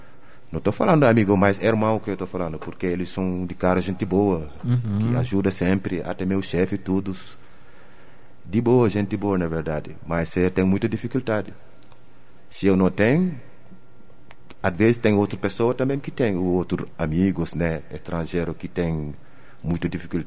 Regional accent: France; Portuguese is a second language; moved away as an adult; now in Curitiba, Brazil; porque não falava português. Sou francês.

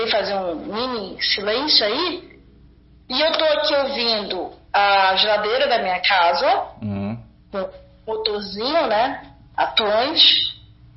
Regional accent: Amazonas, Brazil; Aonde eu vou para o rio da minha infância, né, no Amazonas, onde eu passei toda a minha infância, no meio da floresta.

